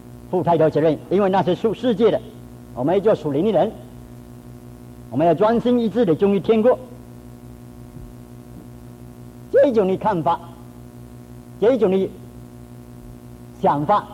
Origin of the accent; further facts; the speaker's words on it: China; 我们是中国人，看一个英国的